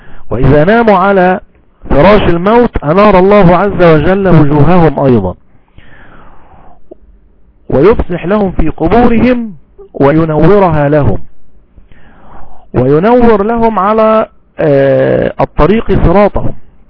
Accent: Egypt; ودي أعظم مصيبة وقع فيها المسلمون الآن لا سيما عندنا في مصر

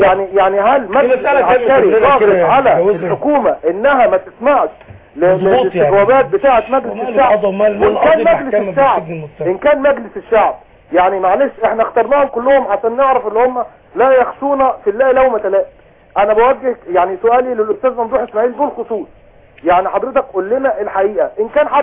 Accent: Egypt; انا مواطن مصري بسيط

